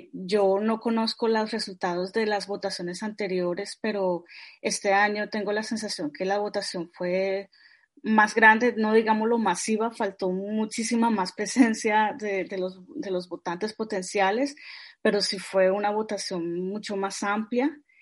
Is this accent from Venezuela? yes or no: no; Colombia; now in Hamburg, Germany; perdí mi calidad de ciudadana como colombiana